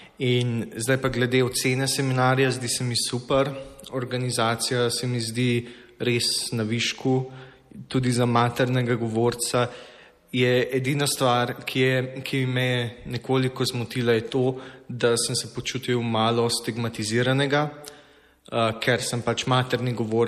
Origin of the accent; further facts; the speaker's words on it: Jesenice, Upper Carniola, Slovenia; now in Graz, Austria; Jaz sem originalno sem iz Slovenije, z Jesenic